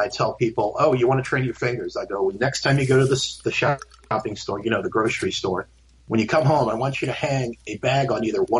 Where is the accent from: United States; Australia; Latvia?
United States; Massachusetts; I grew up in Massachusetts, you know, where your dad grew up, and we used to have to pass.